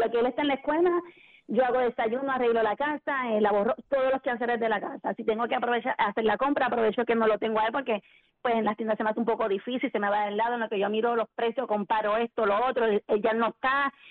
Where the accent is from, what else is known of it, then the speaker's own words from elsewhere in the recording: Puerto Rico; now in United States; Nosotros llegamos a la Florida hace 9 años, somos de Puerto Rico, buscando...